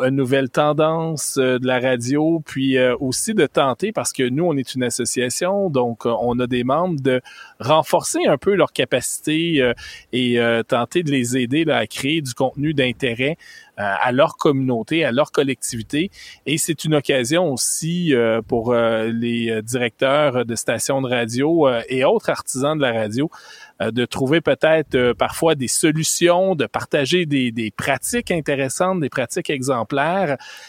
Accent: Quebec, Canada; qui n'ont peut-être pas été exploitées de la même manière chez nous au Québec.

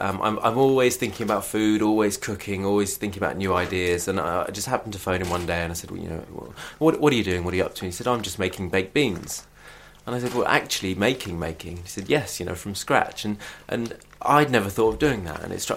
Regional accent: Southampton, South East England, United Kingdom; born there; now in London, United Kingdom; No, I was born in Southampton, actually.

